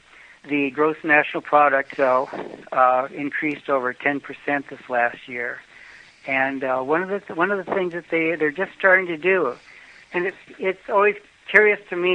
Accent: Mexico; accent: Mexican; English is a second language

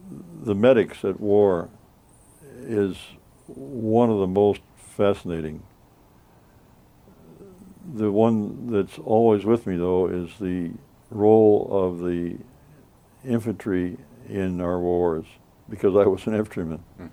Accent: LaSalle, Illinois, United States; I was from LaSalle, and we didn't know much about Chicago.

